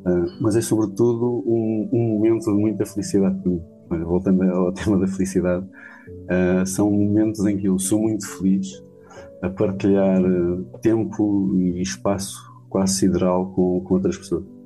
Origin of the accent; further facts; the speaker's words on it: Cova da Piedade, Setúbal, Portugal; eu sou nascido e criado na Cova da Piedade, a minha mãe é de Vila Buim, o meu pai é de um sítio também muito perto, é de Miranda do Douro, de Genísio, portanto, uma aldeia perto de Miranda do Douro, portanto, dois mundos muito, muito separados.